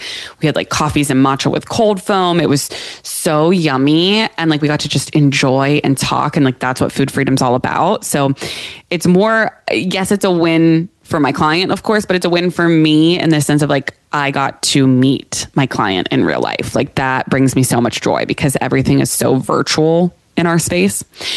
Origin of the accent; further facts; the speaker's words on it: Pittsburgh, Pennsylvania, United States; now in Florida, United States; I am from the Northeast. I'm from Pittsburgh. My husband's from Jersey. We met when we lived in Jersey. I went to Penn State. We're Northeasterners at heart.